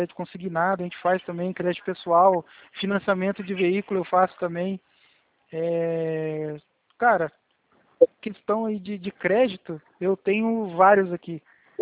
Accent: Lages, Santa Catarina, Brazil; born there; Catarina, onde eu nasci em Lages.

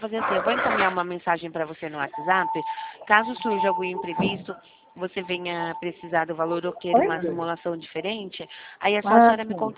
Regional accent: Jundiaí, São Paulo, Brazil; eu sou de Jundiaí.

